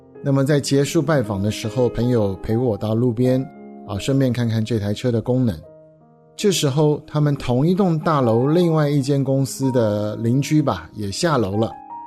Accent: Nantong, Jiangsu, China; 我当然都客气地回他啦，我也说啊，老家南通

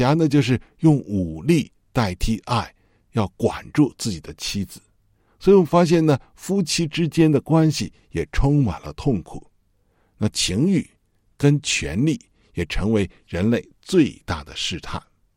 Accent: China; 我们中国人也说呢，在人生里边十件事情啊，大概有九件事情都是不如意的。

